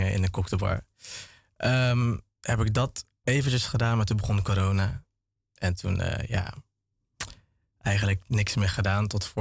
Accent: Vaassen, Gelderland, Netherlands; now in Apeldoorn, Netherlands; Mijn huis staat in Apeldoorn. Ik ben opgegroeid in Vaassen, waar ik kerk.

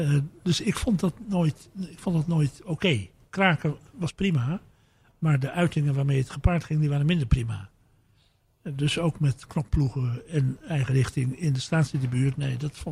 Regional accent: Zeeland, Netherlands; also born or lived in Amsterdam; Ik ben Amsterdammer, net als Fontijn. Ben wel opgegroeid in Zeeland hoofdzakelijk.

